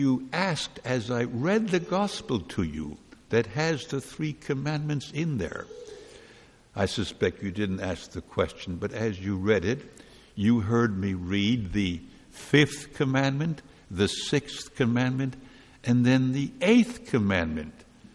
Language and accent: English; New York City, New York, United States; You may not know, but I come from New York City, which is indeed very heavily Jewish.